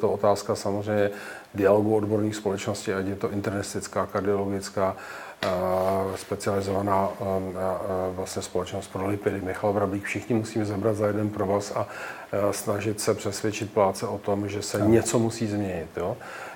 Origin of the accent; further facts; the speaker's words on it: Bohemian Forest, Czechia; Já jsem ze Šumavy